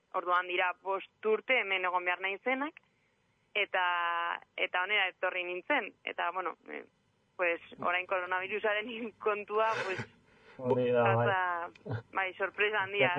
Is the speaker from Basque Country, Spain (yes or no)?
no; Pamplona, Navarre, Spain; ni, Iruñan jaio nintzen, Iruñan ikasi nuen, eta, bueno, unibertsitatean egin nuen, ez, medikuntza.